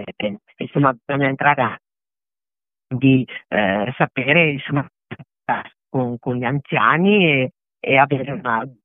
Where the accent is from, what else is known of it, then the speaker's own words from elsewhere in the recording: Veneto, Italy; avendo trovato un terreno fertile nella mia terra in Agordino, con un gruppo di signore di Cencenighe, ho lanciato questa sfida